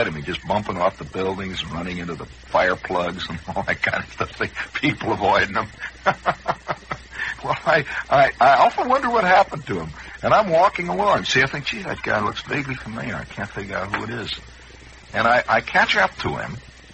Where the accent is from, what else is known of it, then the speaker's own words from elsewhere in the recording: Indiana, United States; accent: Indiana; I'm trying to curb my Indiana accent